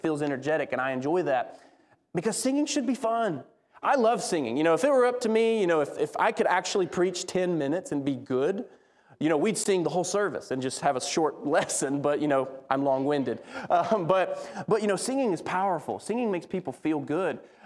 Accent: Southeast, United States; I grew up in the Southeast, so I love sweet tea.

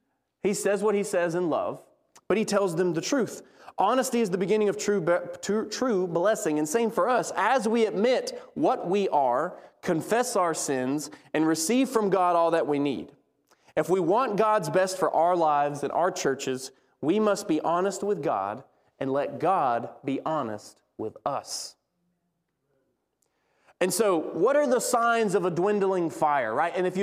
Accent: Southeast, United States; I grew up in the Southeast, so I love sweet tea.

